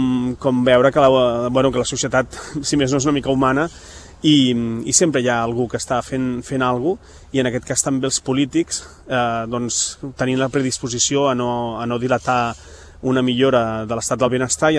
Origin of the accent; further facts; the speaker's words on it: Canet de Mar, Catalonia, Spain; A Canet, al meu poble natal, Canet de Mar, també van voler fer un cop de mà.